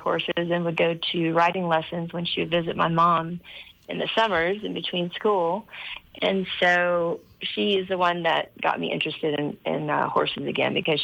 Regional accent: New Mexico, United States; Well, like I said, I grew up in New Mexico. My dad was a farmer.

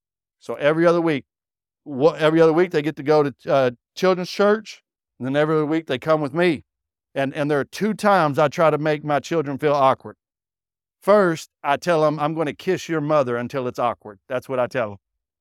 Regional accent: Fort Worth, Texas, United States; I live in Fort Worth. Everybody says I'm from Dallas. I correct them. I'm from Fort Worth.

